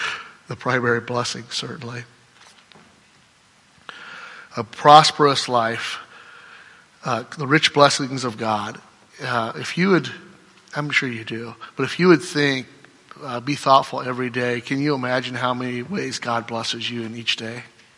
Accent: Cedar Rapids, Iowa, United States; Cedar Rapids is a smaller, it's big because we're from Iowa, but it's a small town, but it's not really rural.

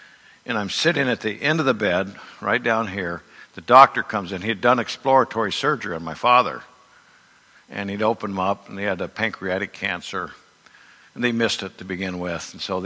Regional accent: Urbandale, Iowa, United States; I didn't know any of this stuff growing up in Urbandale, Iowa.

